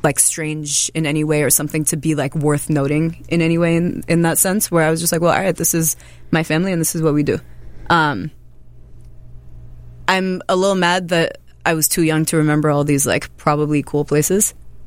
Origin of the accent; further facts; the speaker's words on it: Rockville, Maryland, United States; born there; Well, born is an easy one. I was born in Rockville, Maryland, which is obviously the most exciting part of the whole story.